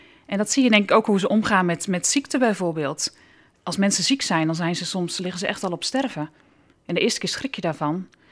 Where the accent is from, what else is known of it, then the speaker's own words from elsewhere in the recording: Netherlands; Maar voor mij als Nederlander is het niet veilig genoeg om in de wijk van de kerk te wonen. Daarom woon ik in een beveiligde wijk op ongeveer 20 minuten afstand van de kerk.